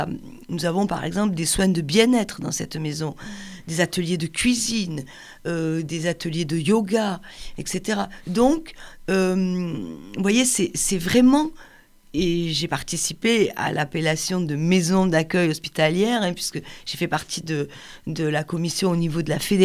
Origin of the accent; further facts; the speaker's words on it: Montpellier, Occitanie, France; chaque fois que je dis « je suis de Montpellier », on me dit « oh là là, tu as de la chance, quelle belle ville !»